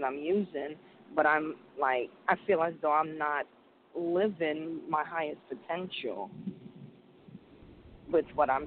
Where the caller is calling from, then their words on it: Connecticut, United States; I'm calling in from Connecticut.